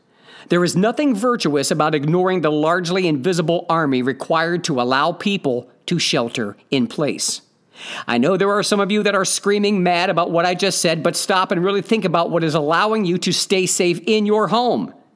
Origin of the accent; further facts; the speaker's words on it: Ohio, United States; it was written by someone I don't know who lives in Ohio, my home state